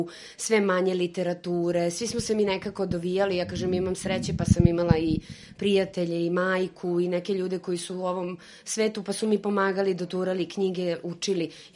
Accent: Zaječar, Zaječar District, Serbia; also born or lived in Belgrade; vratila u svoje rodno mesto jer sam odrasla u Zaječaru, školovala se i živela u Beogradu

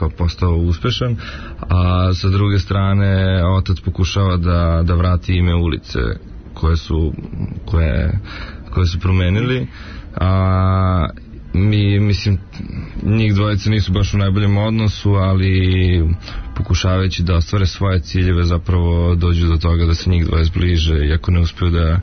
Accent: Kruševac, Šumadija and Western Serbia, Serbia; snimanom u mom rodnom gradu u Kruševcu

